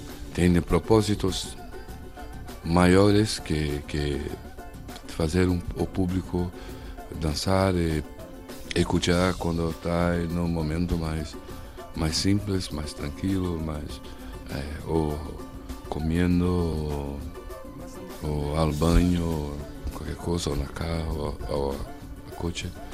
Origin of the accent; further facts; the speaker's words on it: Brazil; Somos un pueblo de América del Sur. Somos americanos también. Con una identidad muy fuerte, que es la identidad brasileña, con muchas influencias de Europa